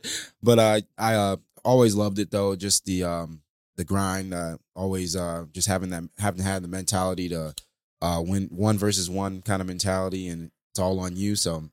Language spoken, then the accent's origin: English; St. Louis, Missouri, United States; also born or lived in Tulsa, Oklahoma; I didn't grow up. I was born in Oklahoma. I grew up in St. Louis. Okay. So I claim St. Louis whenever anybody asks. But I was born in Tulsa, moved to St. Louis when I was about 6 or 7 years old.